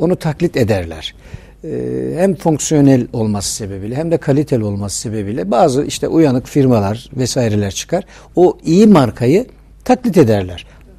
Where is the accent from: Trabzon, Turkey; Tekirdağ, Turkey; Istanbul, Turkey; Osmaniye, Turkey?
Osmaniye, Turkey; Osmaniye'de doğdum. İlk ve orta öğrenimimi orada tamamladıktan sonra Ankara Üniversitesi Siyasal Bilgiler Fakültesi kazandım.